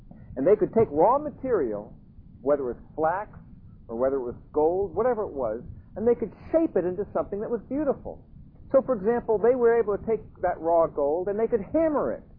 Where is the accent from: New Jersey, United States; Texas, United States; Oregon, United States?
New Jersey, United States; Emerson; I remember when I was growing up in Emerson, New Jersey